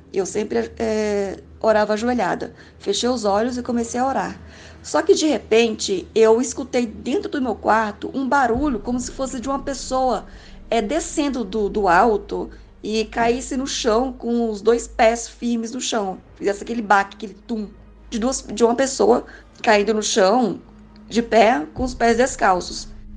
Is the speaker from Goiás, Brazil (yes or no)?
yes; Goiânia, Goiás, Brazil; eu tenho 37 anos, sou de Goiânia, Goiás.